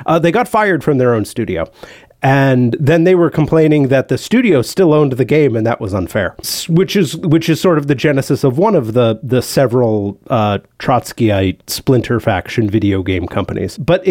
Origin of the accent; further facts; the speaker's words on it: Boston, Massachusetts, United States; from Boston.